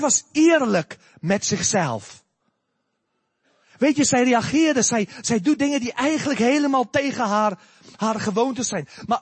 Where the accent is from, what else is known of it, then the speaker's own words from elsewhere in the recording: South Africa; now in Netherlands; Ik stond versteld, ik kom uit Zuid-Afrika, zoveel criminaliteit en dat komt op het nieuws. En ik kom in Nederland